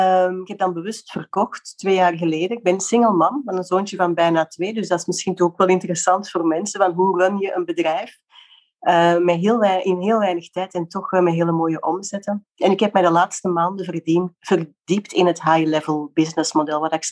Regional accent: Flanders, Belgium; accent: Flemish; Ik zeg altijd, ik ben Nederlandser dan ik klink. Mijn accent is Vlaams gebleven

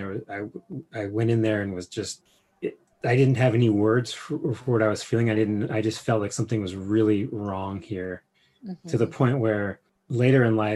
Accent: Hollywood, California, United States; born there; Well, yeah, I was born in Hollywood.

